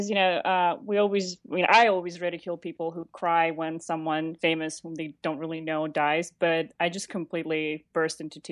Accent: United States; I grew up in the States

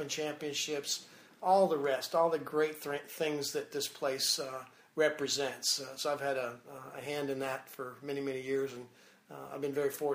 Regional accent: Memphis, Tennessee, United States; I was an athlete in college at Rhodes College, a private university in Memphis, Tennessee, my hometown.

